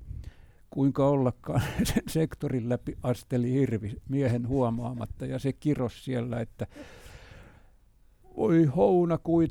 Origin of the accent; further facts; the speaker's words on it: Kymi, Kymenlaakso, Finland; Se on ihan tuolla meillä Kymissä